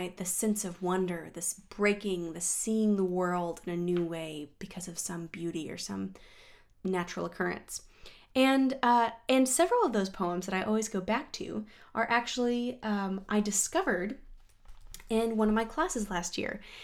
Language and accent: English; Colorado, United States; You know, I come from Colorado where we got tons of snow.